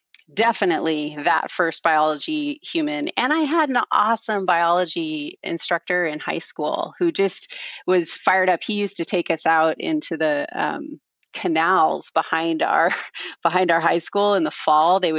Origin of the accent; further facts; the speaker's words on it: Oregon, United States; Oh man, I grew up in Southern Oregon, east of the Cascades. So I was kind of in a rural community.